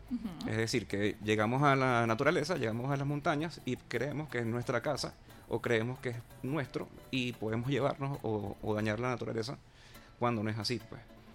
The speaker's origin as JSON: {"language": "Spanish", "town": "Barquisimeto", "region": "Lara", "country": "Venezuela", "tie": "born there", "said": "Realmente yo nací en Barquisimeto, en un pueblo que se llama, el pueblo de mi mamá, de mi familia, es Barbacoas."}